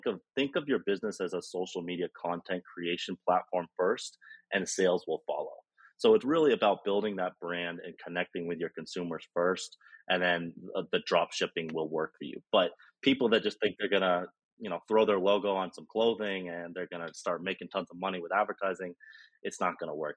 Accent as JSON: {"language": "English", "region": "Vermont", "country": "United States", "accent": "American", "said": "No, I mean, I'm originally from the States. So I'm from Vermont"}